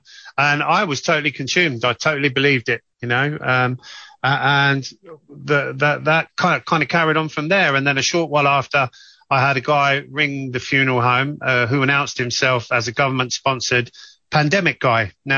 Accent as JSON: {"language": "English", "town": "Northampton", "region": "East Midlands", "country": "United Kingdom", "said": "I'm originally from Northampton."}